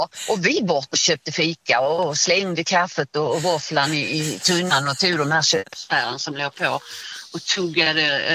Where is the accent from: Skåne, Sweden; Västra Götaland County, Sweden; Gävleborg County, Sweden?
Skåne, Sweden; Eslöv; Ja, vi är från Eslöv, sa jag.